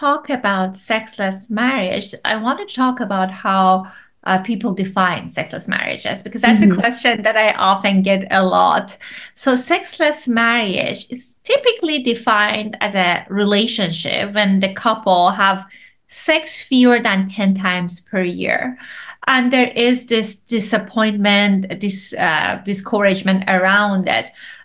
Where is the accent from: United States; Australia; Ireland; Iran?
Iran; English is a second language; I grew up in Iran